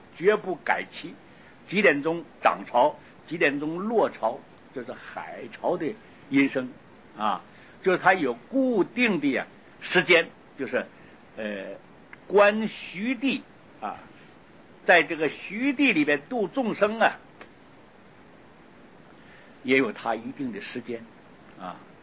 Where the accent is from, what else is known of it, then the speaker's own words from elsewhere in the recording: Taiwan; 杂毛是我们台湾话